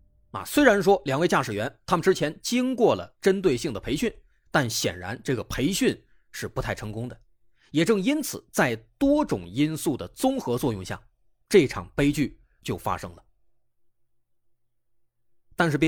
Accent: China

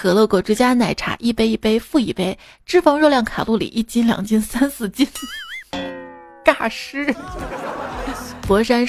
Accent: Sichuan, China; now in Xi'an, China; 可能从小在四川听雨声睡觉习惯了吧

